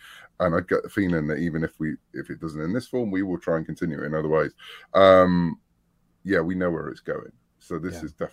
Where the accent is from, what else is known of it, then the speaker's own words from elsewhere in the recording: United Kingdom; I was brought up on Doctor Who in the UK, and that was when Doctor Who was the 25-minute show on Saturday afternoon